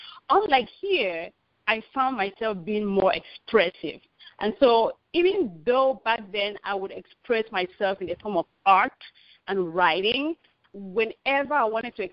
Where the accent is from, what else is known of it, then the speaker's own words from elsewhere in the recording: Cameroon; And I grew up in Cameroon, which is in West Africa.